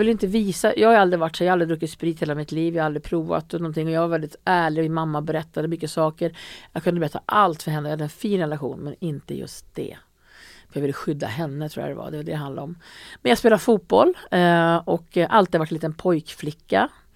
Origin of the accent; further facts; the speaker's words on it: Färila, Gävleborg County, Sweden; also born or lived in Stockholm; jag är född i Stockholm, men jag växte upp i en liten by som heter Färila. Min mamma och pappa skilde sig när jag var 9 år, så då flyttade vi dit.